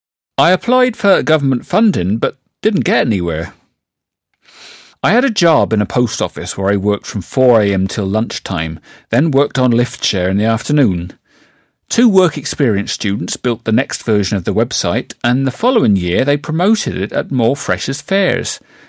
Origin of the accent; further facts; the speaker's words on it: Norwich, East of England, United Kingdom; Like many students, I travelled frequently between my hometown, Norwich, and my university town, Bristol.